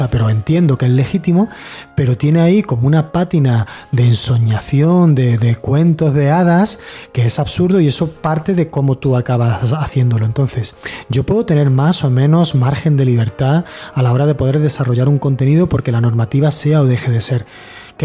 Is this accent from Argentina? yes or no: no; Spain; Que somos españoles, ¿a qué quieres que te gane?